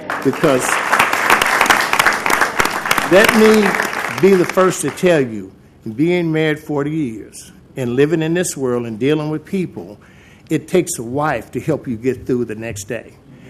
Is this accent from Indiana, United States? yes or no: yes; Gary, Indiana, United States; now in Portland, United States; I'm not originally from Portland. I come from Indiana, from City Gary, Indiana.